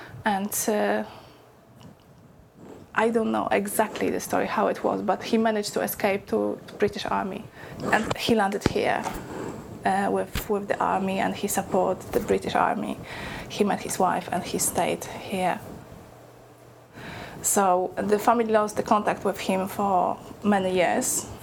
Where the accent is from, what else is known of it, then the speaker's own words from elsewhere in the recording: Bydgoszcz, Kuyavian-Pomeranian Voivodeship, Poland; I come from Poland, from Bydgoszcz in Poland.